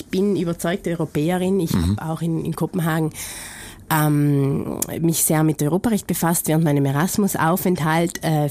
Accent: Bolzano, Trentino-Alto Adige, Italy; Ich bin eine Bozenerin, also ich bin in Bozen aufgewachsen. Meine Mutter ist allerdings aus dem Pustertal.

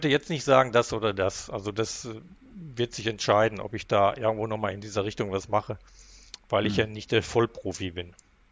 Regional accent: Haltern am See, North Rhine-Westphalia, Germany; Also ich bin allerdings im Münsterland groß geworden, in Haltern am See, kleiner Ort daneben, Hullern, eingemeindet mittlerweile.

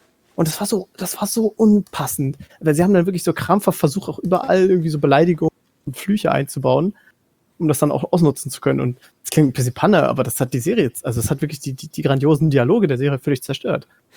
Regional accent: Germany; aber es ist natürlich spannend, gerade als Deutscher.

